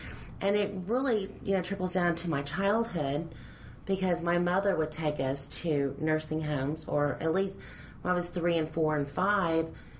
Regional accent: Grand Prairie, Texas, United States; Well, I was born and raised in the Dallas County area, Grand Prairie. And I was born in Dallas, and I'm the baby of five.

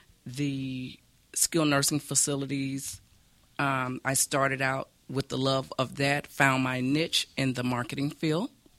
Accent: Jacksonville, Florida, United States; Well, starting out, I'm born and raised out of Jacksonville, Florida.

